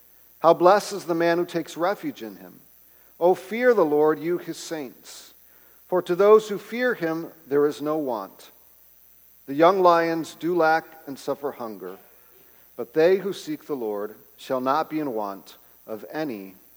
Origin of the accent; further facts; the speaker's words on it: Mexico; When my sister and I grew up in Mexico